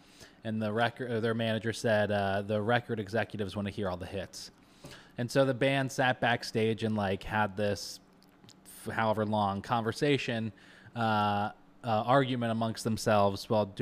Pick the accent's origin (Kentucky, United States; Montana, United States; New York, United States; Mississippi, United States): Kentucky, United States; also born or lived in Texas / California / Ohio; I grew up in Kentucky, lived in Texas, lived in California for a really short time. I've lived in Southern Ohio.